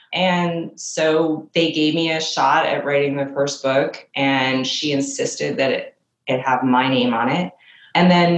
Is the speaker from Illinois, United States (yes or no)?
no; Manhattan, New York, United States; I grew up in Manhattan. It's going to be about Manhattan teenagers.